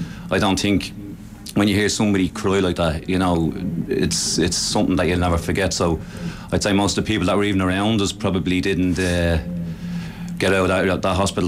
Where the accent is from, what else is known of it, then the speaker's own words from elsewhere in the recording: Dublin, Leinster, Ireland; now in Dunboyne, Ireland; I'm originally from Coolock in Dublin, and I live now in Dunboyne in County Meath.